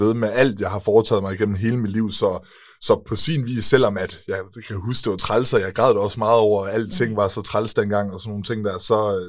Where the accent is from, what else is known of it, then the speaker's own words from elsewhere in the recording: Kolding, Region of Southern Denmark, Denmark; Jamen, jeg er født og opvokset i Kolding.